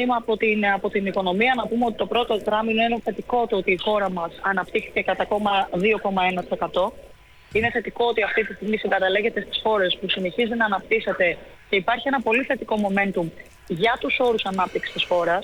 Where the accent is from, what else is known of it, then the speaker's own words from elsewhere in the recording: Greece; οι γενιές ανθρώπων οι οποίοι μεγαλώσαμε στην Ελλάδα